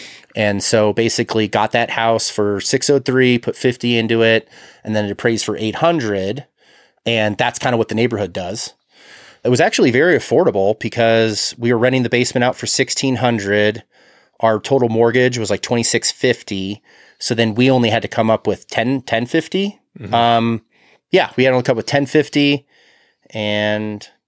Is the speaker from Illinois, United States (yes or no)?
yes; Illinois, United States; where I grew up in Illinois, percentage based on the house.